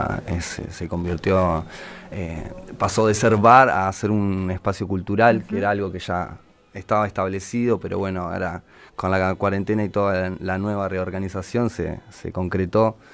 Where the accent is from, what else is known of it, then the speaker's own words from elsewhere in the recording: Lobería, Buenos Aires Province, Argentina; also born or lived in Mar del Plata; now in La Plata, Argentina; De Lobería, también el mismo pueblo de donde viene Diego